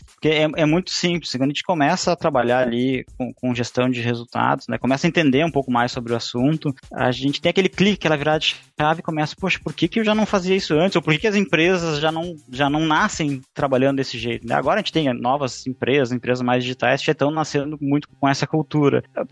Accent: Rio Grande do Sul, Brazil; accent: gaúcho; eu trabalho no Sicredi aqui em Porto Alegre, no sul do país. Vocês vão ver muito pelo meu sotaque, falo bastante tchê, capaz, bah, o bah é bem presente.

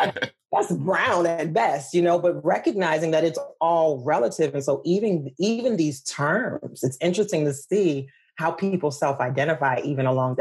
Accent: New Orleans, Louisiana, United States; I grew up dark skinned, the daughter of West African parents, born and raised in New Orleans, right?

